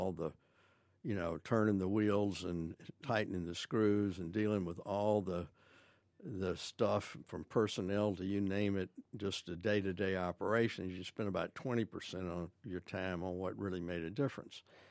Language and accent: English; Memphis, Tennessee, United States; I'm a native Memphian. I was really third generation growing up in this city.